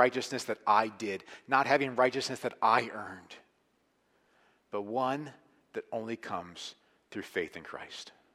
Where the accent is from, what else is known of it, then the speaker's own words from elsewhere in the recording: Atlanta, Georgia, United States; Growing up in Atlanta, Georgia, in high school, I knew the name Ted Turner a lot.